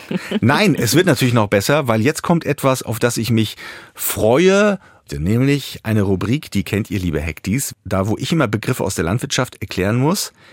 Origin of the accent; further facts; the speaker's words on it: East Germany, Germany; weil ich bin in der DDR groß geworden